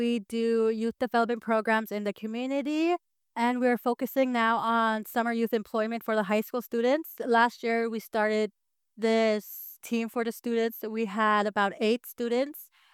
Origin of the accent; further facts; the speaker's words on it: Canada; We are Plains Cree from Treaty 6 of Canada.